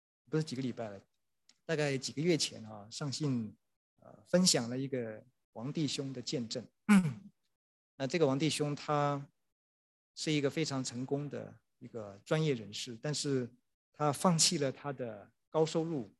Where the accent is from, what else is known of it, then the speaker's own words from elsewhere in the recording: China; 那我们中国人就会想，这个人实在是有点太过分了